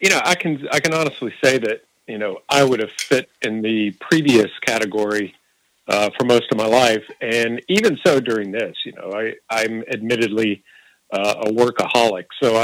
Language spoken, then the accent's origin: English; Maryville, Tennessee, United States; moved away as an adult; now in Florida, United States; Originally, I grew up in a little town called Maryville, Tennessee.